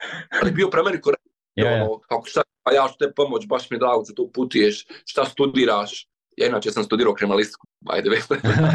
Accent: Bosnia & Herzegovina; ja sam iz Bosne i Hercegovine

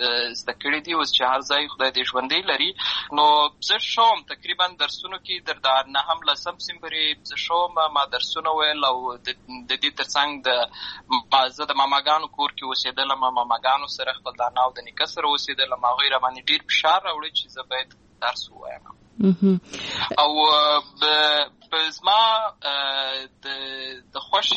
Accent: Lashkar Gah, Helmand, Afghanistan; also born or lived in Uruzgan; زه په اصل کې د اروزګان ولایت یم، اما زه په هلمند ولایت لشکرګاه کې پیدا شوی یم. امالته لوی سوی یم، امالته مې ښوونځی لوستی ده

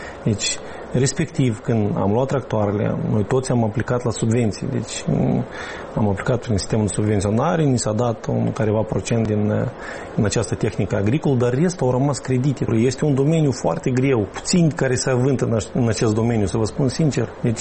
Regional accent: Moldova; also born or lived in United Kingdom; Am lăsat o viață destul de confortabilă, o viață destul de bună în Marea Britanie, pentru că m-am gândit că îmi iubesc țara, vreau să fiu aproape de frate, de mamă, de rude aici.

